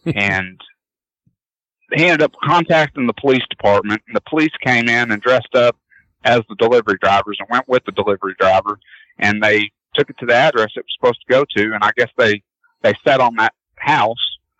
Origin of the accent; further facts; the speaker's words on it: Arkansas, United States; I'm 13 miles from Oklahoma, but I've been in Arkansas my whole life. Hmm. So 44 years.